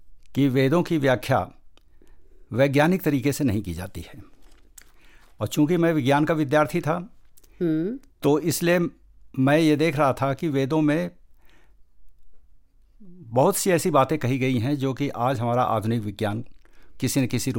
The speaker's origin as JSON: {"language": "Hindi", "region": "Uttar Pradesh", "country": "India", "said": "मैं उत्तर प्रदेश भारत से हूँ"}